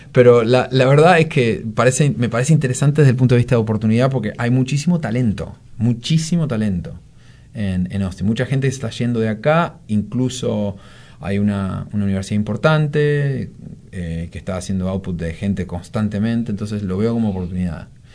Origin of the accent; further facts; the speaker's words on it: Argentina; dado que soy argentino, tengo que estar siempre con argentinos.